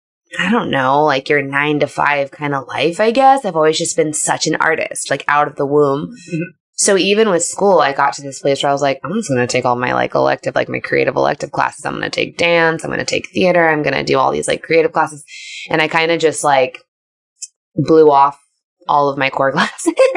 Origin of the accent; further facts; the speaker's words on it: Riverside, California, United States; moved away; also born or lived in Kansas; And at the time I was growing up in California. I was raised in Riverside, California. We moved from California to Kansas.